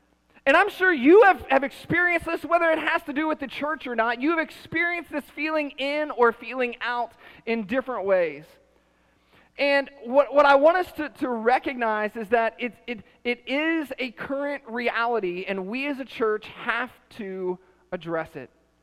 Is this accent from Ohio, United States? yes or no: yes; Columbus, Ohio, United States; moved away; the church that I grew up in Columbus, Ohio, I experienced a level of racial diversity there that I just thought was normal, right?